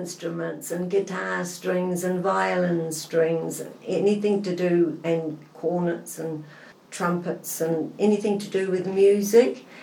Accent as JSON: {"language": "English", "town": "Waipukurau", "region": "Hawke's Bay", "country": "New Zealand", "tie": "born or raised there", "also_born_or_lived": "Waipawa", "said": "Yes, I was born in Waipukuru, 1939, July the 16th, and it was snowing, so I'm told."}